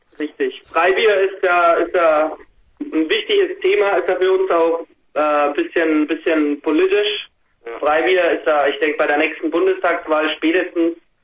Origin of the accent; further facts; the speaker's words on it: Bavaria, Germany; Ja gut, wir kommen ja aus Franken, ne, oder Bayern, das ist ja Bierland, ne?